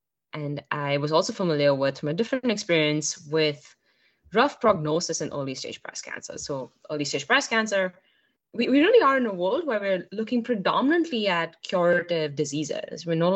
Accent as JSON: {"language": "English", "country": "India", "tie": "born or raised there", "moved": "as an adult", "lives_now": "United States", "said": "I grew up in India, came to the U.S. for undergraduate education"}